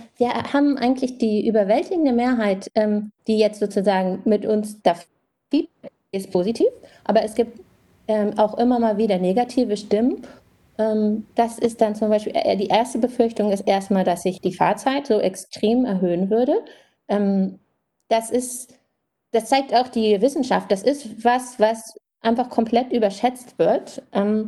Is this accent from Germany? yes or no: yes; Germany; now in Australia; wir als Deutsche in Australien da auch viel helfen können